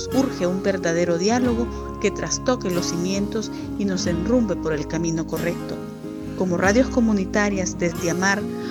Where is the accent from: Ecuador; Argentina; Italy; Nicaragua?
Nicaragua; En Nicaragua, de donde soy, la violencia ha escalado al punto de fragmentar al país